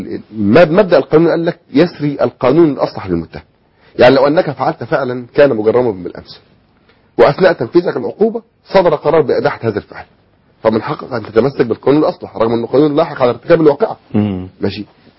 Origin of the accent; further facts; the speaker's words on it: Egypt; اولا انا قلت احنا عندنا في مصر فوق ال 150 جهاز رقابي.